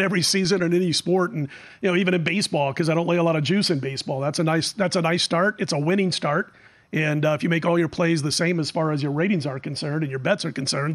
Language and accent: English; Omaha, Nebraska, United States; And I hate to keep picking on this guy, but I'm from Omaha, so I'm going to.